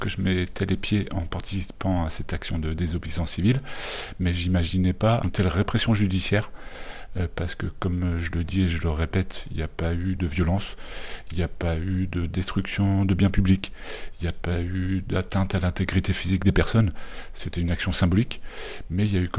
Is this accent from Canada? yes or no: no; Vannes, Brittany, France; Je suis de Vannes, moi